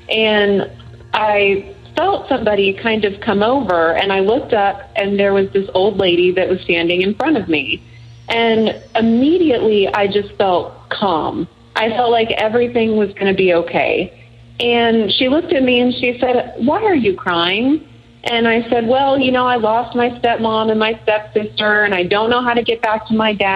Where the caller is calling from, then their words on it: Austin, Texas, United States; I'm calling from Austin, Texas.